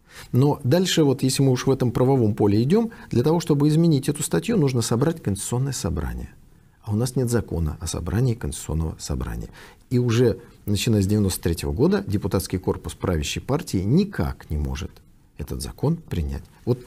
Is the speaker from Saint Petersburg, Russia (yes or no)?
yes; Saint Petersburg, Russia; Поскольку я был из Ленинграда, ко мне относились хорошо